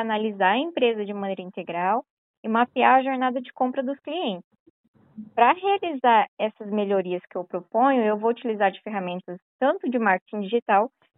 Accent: Paiçandu, Paraná, Brazil; Na verdade, é de Paissandu, bem do ladinho.

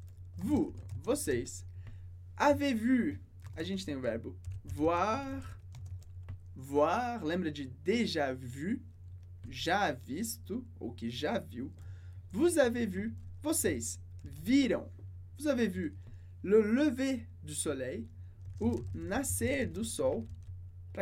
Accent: Brazil; born there; no meu caso, je suis né au Brésil. Je suis né au Brésil. Eu nasci no Brasil.

